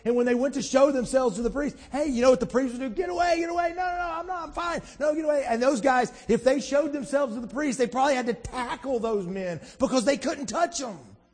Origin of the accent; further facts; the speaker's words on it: Alabama, United States; I love those stories about growing up in Alabama, you know, in Pawpaw's farm in Alabama.